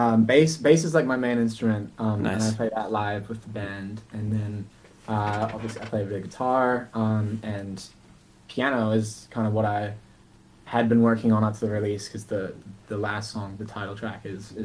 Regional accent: Queenstown, Otago, New Zealand; I was growing up in Queenstown, the local music scene is a lot smaller. And then you suddenly move to a city

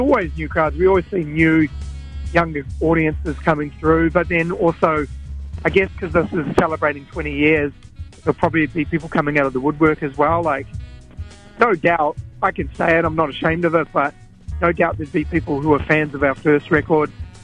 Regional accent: Auckland, New Zealand; growing up in Tamaki Makaurau, it's like, oh, we'll do the roadie to Hamilton.

